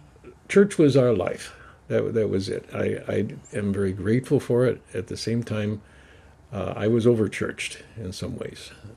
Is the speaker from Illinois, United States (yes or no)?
yes; Quincy, Illinois, United States; I was raised in Quincy, Illinois, which is about 50,000, okay. Southern Illinois, not the Chicagoland area.